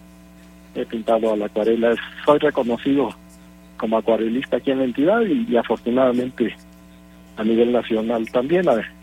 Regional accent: Campeche, Mexico; also born or lived in Mexico City; Mis padres son de Quintana Roo, yo nací en el DF. A los 4 años regresamos a Campeche.

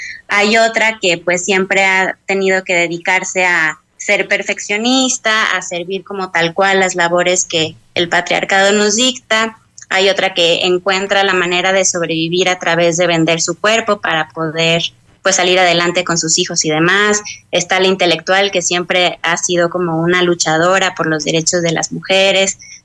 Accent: Mexico; 3 de ellas son españolas y las tres restantes somos mexicanas.

